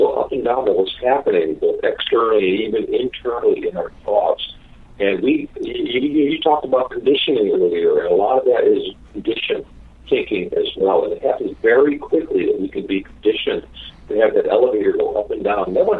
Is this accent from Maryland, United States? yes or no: no; Chicago, Illinois, United States; I'm from Chicago, so use that as an example.